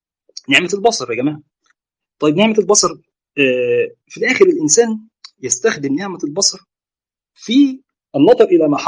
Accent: Egypt; شهر 6 و7 حر شديد وموجات حر عندنا في مصر جامده يعني

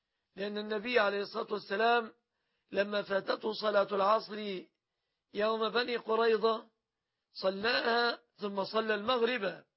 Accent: Egypt; في بلادنا مصر

